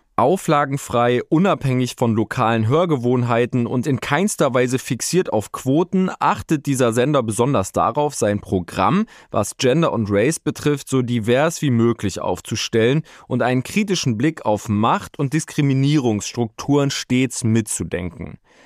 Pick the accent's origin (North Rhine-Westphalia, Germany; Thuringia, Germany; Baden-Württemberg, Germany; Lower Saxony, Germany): Thuringia, Germany; Weimar; Ich muss an dieser Stelle an das Bürgerradio in meiner Heimatstadt Weimar denken, an Radio Lotte.